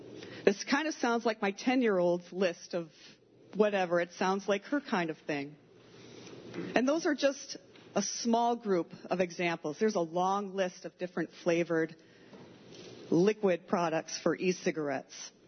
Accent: Homer, New York, United States; I'm from Homer.

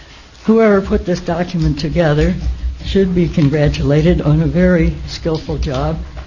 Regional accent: Dryden, New York, United States; from Dryden.

